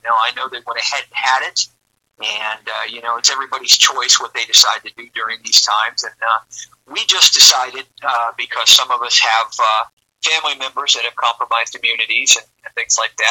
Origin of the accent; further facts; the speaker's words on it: the South, United States; You know, we're from the South, and rock and roll and country music has always just been kind of peanut butter and chocolate, you know.